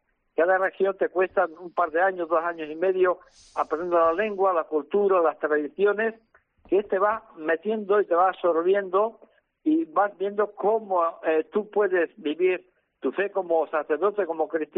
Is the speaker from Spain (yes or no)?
yes; Extremadura, Spain; now in Uganda; soy extremeño